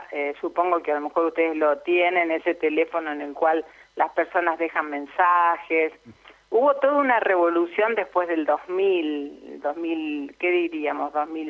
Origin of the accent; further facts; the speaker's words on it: Gualeguaychú, Entre Ríos, Argentina; Sí, de Gualeguaychú.